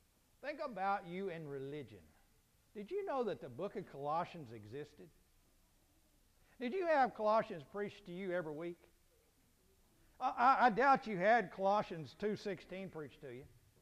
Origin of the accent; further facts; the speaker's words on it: Arkansas, United States; born there; I was born in Arkansas.